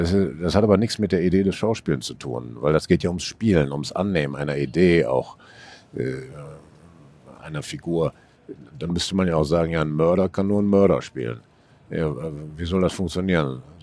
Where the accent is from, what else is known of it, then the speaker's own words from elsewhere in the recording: Essen, North Rhine-Westphalia, Germany; Ja, sicher, das ist ja meine Heimat